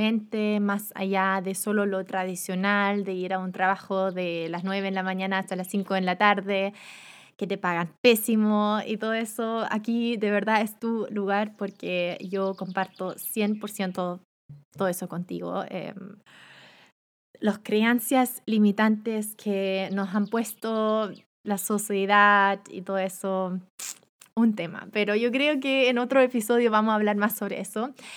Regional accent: Germany; Spanish is a second language; no soy nativa, voy a hacer tal vez muchos errores de repente porque soy alemana y nunca he tenido ninguna clase en español

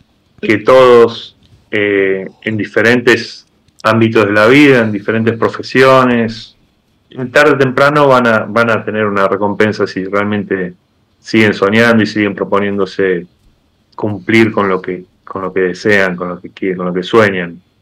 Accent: Argentina; como argentino, el orgullo argentino es y el asado.

